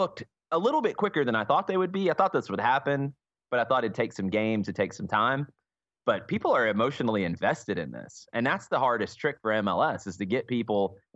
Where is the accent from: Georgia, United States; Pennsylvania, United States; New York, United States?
Georgia, United States; Atlanta; accent: Southern; Usually people ask where I'm from because they don't believe I'm actually from Atlanta. I'm one of the rare born and raised in the Atlanta area people that you'll meet.